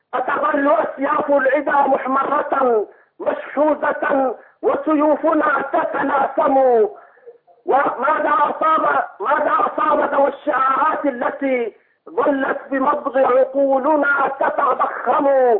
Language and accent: Arabic; Homs, Homs Governorate, Syria; أنا طبعا أنا من حمص، بس خارج حمص أنا الآن.